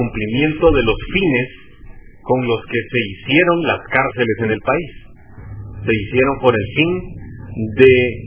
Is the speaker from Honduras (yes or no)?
yes; Honduras; de lo que somos testigos los hondureños, es de muertes masivas de personas en La Ceiba, en San Pedro Sula, en Tegucigalpa